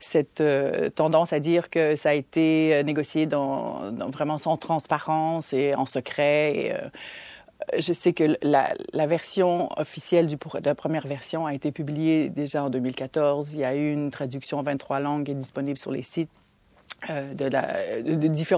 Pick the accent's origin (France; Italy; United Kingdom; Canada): Canada; now in Belgium; Depuis que je suis en Belgique, c'est que si on dit qu'on est Canadien, ben on pense qu'on est Américain.